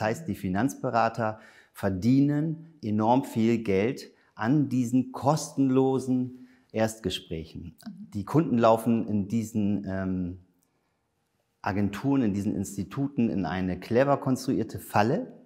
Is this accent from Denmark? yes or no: yes; Denmark; Ich komme aus Dänemark. Ich wohne in Dänemark, bin kurz über die Grenze gesprungen und lebe dort auf der Insel Als. Sehr schön und tolle Umgebung, nette Menschen.